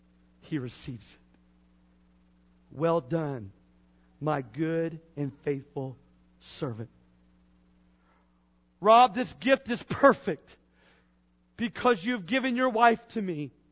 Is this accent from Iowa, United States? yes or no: no; Brookville, Indiana, United States; Now when I go back to Brookville, Indiana, my hometown, I'll look on this dusty shelf and they've saved every one of them.